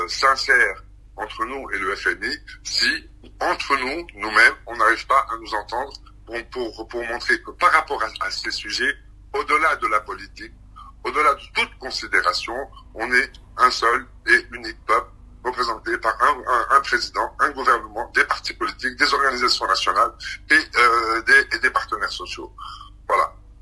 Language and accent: French; Tunisia; On a la liberté, la preuve, c'est que je peux discuter avec vous et rentrer après chez moi en Tunisie. On a la dignité puisqu'on se sent tunisien